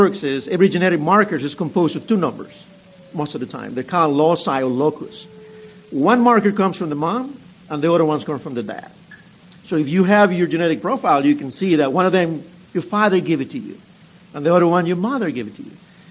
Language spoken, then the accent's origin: English; Peru; English is a second language; moved away as an adult; now in United States; I'm originally from the very deep south, as in South America. I'm from Peru. You can probably tell the deep south accent. I've been in the United States.